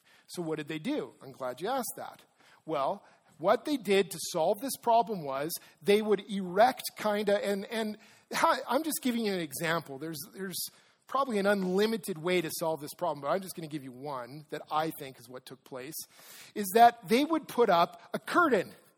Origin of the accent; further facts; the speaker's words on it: Regina, Saskatchewan, Canada; It's like me going back to where I grew up in Regina as a kid